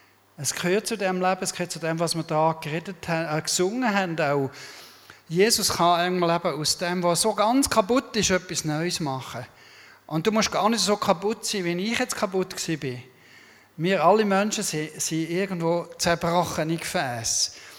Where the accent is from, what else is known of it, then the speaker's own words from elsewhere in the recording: Rebstein, St. Gallen, Switzerland; Und ich bin da aufgewachsen im St. Galler Rintal, zu Rebstein. Ist das. Meine Eltern sind Österreicher, so quasi Wirtschaftsflüchtlinge, sind einmal rübergekommen, über den Rhein, arbeiten. Im 1964 war es